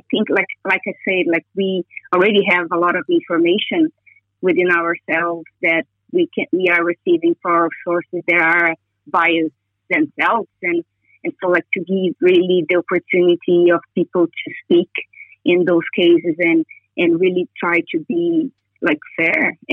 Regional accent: Brazil; And I told him, like, I am from Brazil.

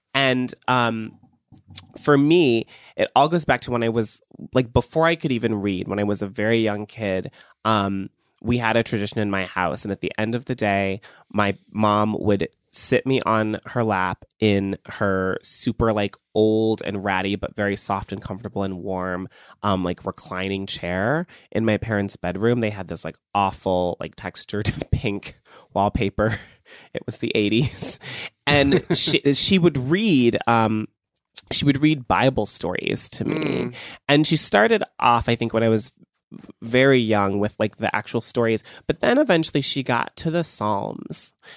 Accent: Cleveland, Ohio, United States; I was growing up in Cleveland, like people weren't doing slam poetry in Cleveland in like 2002.

